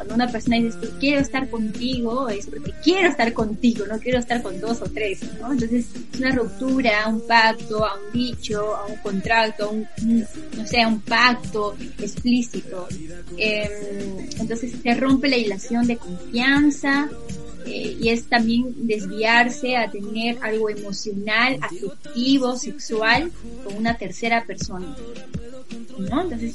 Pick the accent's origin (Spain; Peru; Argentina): Peru; San Juan de Lurigancho, Lima; soy de San Juan de Urigancho, soy de Lima Noreste. Bueno, mi iglesia se llama Cristo Esperanza de Vida.